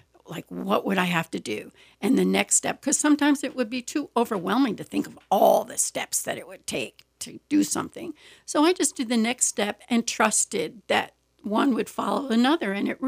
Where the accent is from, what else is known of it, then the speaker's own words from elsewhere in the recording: New York, United States; So a story of my life is I grew up on Long Island, And it was in the 60s. I graduated in 1970 from high school, and Long Island was, to me, more of a foreign country.